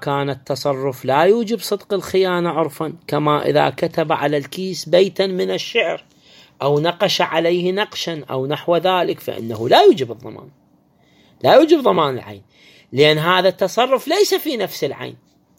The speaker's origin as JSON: {"language": "Arabic", "country": "Iraq", "said": "يعني عندنا في العراق."}